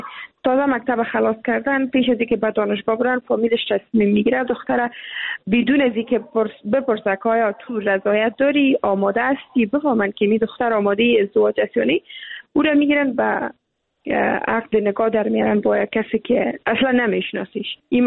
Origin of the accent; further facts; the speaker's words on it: Afghanistan; چون ما هم افغان هستیم